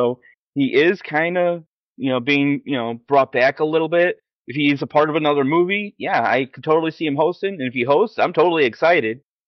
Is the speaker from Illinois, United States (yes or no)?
yes; Chicago, Illinois, United States; I 100% agree. I'm originally from Chicago, and he's a Second City alum, so I just have to give a shout out to that.